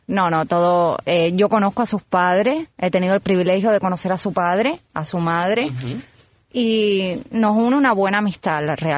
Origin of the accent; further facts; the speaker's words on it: Canary Islands, Spain; Sí, yo soy de Tenerife